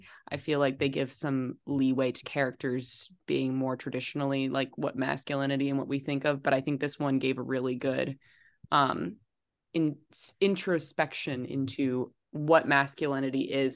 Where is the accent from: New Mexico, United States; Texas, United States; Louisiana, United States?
Texas, United States; I guess growing up in Texas, we see a little bit more into this, not quite into this culture.